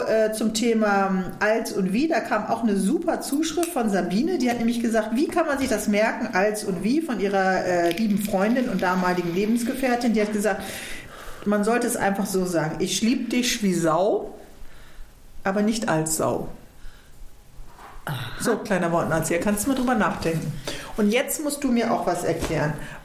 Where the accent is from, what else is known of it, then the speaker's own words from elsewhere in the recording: Bremen, Germany; Geht um etwas, was mit meiner Heimatstadt zu tun hat.